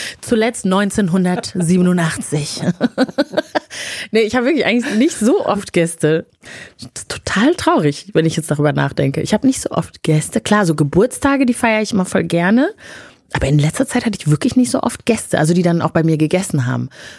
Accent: Rwanda; now in Germany; ich bin in Rwanda aufgewachsen, da gibt's jetzt nicht so richtig, so diese vier Jahreszeiten, gibt's jetzt Regenzeit und keine Regenzeit.

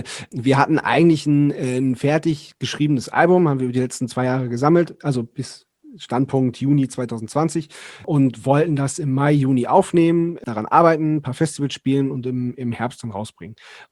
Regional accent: Lower Saxony, Germany; Wir kommen ja da aus dem Landkreis, wo Gorleben ist, dass das Atommüll-Zwischenlager und das geplante Endlager

